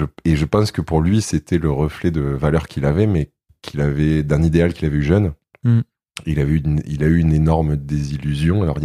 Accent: Hauts-de-France, France; puisque je suis originaire de la Somme.

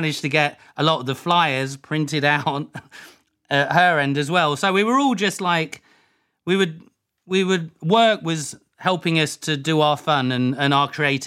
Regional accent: Leicester, East Midlands, United Kingdom; I always said, no, I'm from Leicester. I was born in Leicester.

